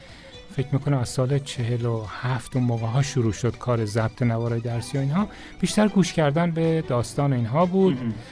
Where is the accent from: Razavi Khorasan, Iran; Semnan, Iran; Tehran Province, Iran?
Tehran Province, Iran; Tehran; born there; من متولد 1336، 4 بهمن 1336 در تهران متولد شدم.